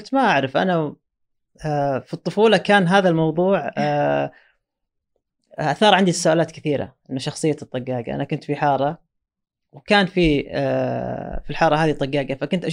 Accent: Saudi Arabia; وتجربتنا إحنا كسعوديين في السينما لها وضعها المختلف يعني عن أي بلد آخر.

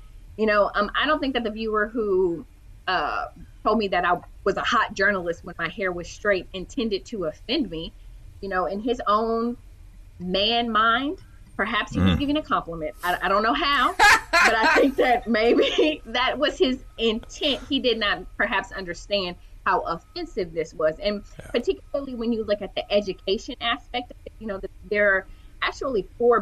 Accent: Houston, Texas, United States; I am from Houston

